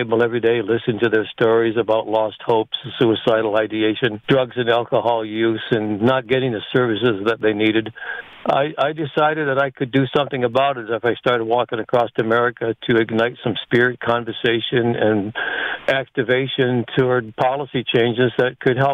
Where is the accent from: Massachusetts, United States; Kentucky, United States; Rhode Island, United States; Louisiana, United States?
Massachusetts, United States; Newburyport; I calculated about 3,300 miles from my hometown in Newburyport, Massachusetts to San Diego.